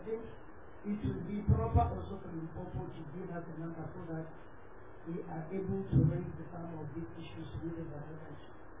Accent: Limpopo, South Africa; I am from the Limpopo province.

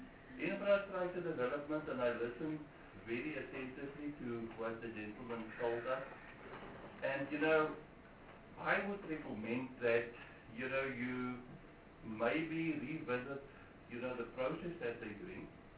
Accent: Western Cape, South Africa; born there; also born or lived in Gauteng; I was born in the Western Cape and I spent my whole working life in Gauteng

